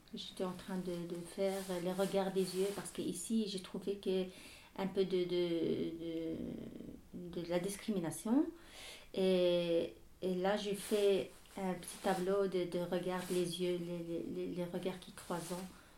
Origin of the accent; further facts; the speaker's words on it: Tangier, Tanger-Tetouan-Al Hoceima, Morocco; French is a second language; now in France; comme moi je viens de pays méditerranéen, de Tanger, et ma maison était toujours remplie de gens vivantes et tout